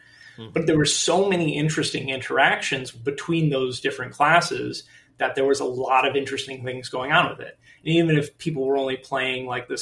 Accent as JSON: {"language": "English", "town": "Wixom", "region": "Michigan", "country": "United States", "tie": "born or raised there", "said": "I grew up in Wixom, Michigan, which is, so Michigan looks like your hand. And so I grew up right over here. It's one of the suburbs of Detroit."}